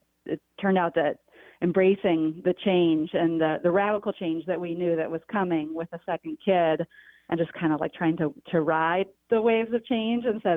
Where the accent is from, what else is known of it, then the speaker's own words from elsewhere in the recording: South Carolina, United States; one of my best friends from growing up in South Carolina